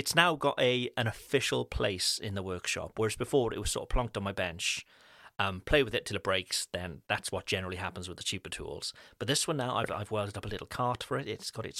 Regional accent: United Kingdom; now in France; Because as with British parents, our babies are British.

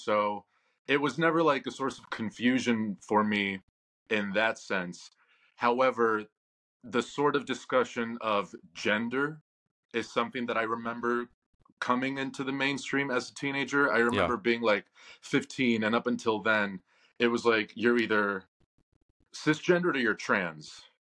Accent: Austin, Texas, United States; It was Austin, Texas

